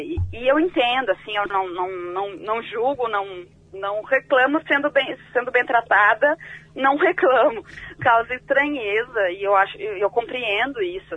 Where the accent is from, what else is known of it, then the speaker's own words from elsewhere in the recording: Porto Alegre, Rio Grande do Sul, Brazil; Eu nasci e me criei em Porto Alegre